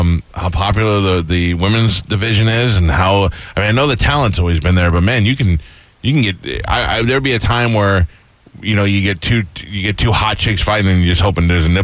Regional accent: Staten Island, New York, United States; But she's from my hometown, Carmella. I'm from Staten Island.

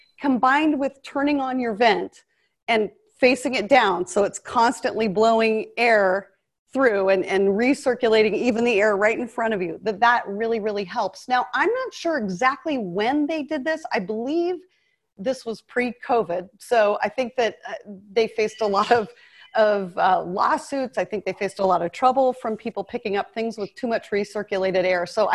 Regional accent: Alaska, United States; I'm from Alaska. We're going up there in a few weeks for a month to spend the summer.

